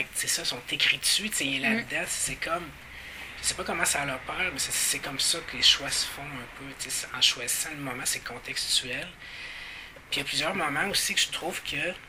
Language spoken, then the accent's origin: French; Quebec, Canada; Même moi, en tant que Québécois, si je me coupe, je vais pas dire « Ah merde, je saigne ».